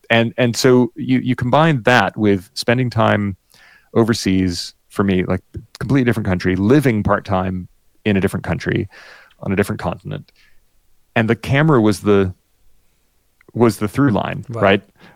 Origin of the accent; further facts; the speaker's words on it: Miami, Florida, United States; I grew up in Miami, and the US is massive.